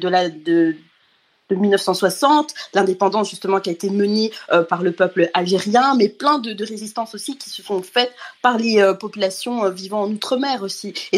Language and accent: French; Rwanda; En tant que Rwandaise, il faut savoir qu'avant mes 18 ans, même avant mes 20 ans, c'est honteux, mais je ne connaissais absolument rien à la colonisation.